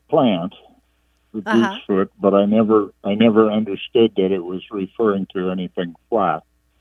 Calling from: Carmichael, California, United States; I'm calling you from Carmichael, California, a suburb of Sacramento.

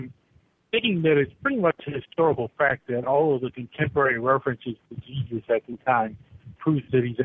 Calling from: Chicago, Illinois, United States; from Chicago.

